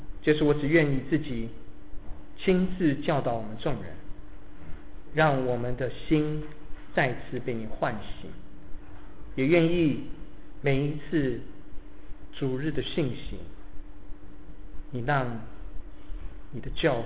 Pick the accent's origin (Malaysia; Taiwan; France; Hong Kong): Taiwan; born there; 我是从台湾出生，可老家在中国。我在台湾的时候，人家说你是外省人，我到了中国，你知道我常到中国去，我到中国人家就跟我讲你是哪里人，台湾人，我就不知道我是哪里人了。